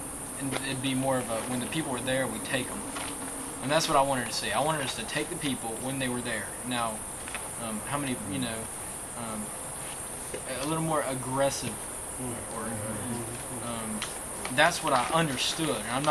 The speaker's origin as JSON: {"language": "English", "region": "Louisiana", "country": "United States", "said": "we're from Louisiana, Acadians"}